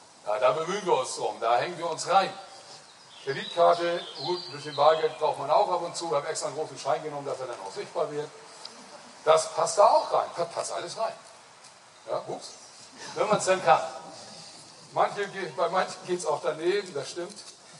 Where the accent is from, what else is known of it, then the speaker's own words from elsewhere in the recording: Switzerland; als Schweizer muss ich auch mal Schweizer Produkte vorstellen